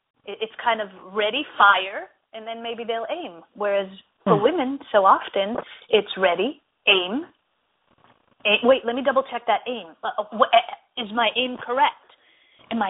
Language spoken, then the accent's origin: English; Israel; I grew up in Israel, and by the time I was in high school, I experienced two wars. I lived in a state where there was constant threat of terror.